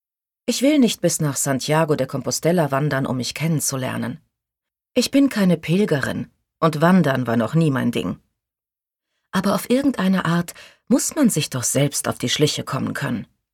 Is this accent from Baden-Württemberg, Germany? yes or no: yes; Stuttgart, Baden-Württemberg, Germany; Heim nach Stuttgart, wo ich aufgewachsen bin